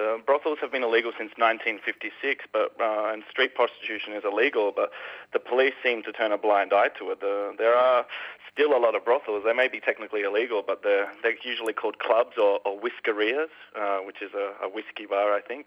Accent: Australia; now in Spain; I'm from Australia.

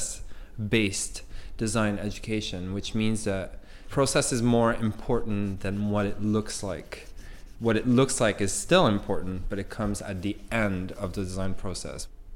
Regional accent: Montreal, Quebec, Canada; as a Canadian from Montreal

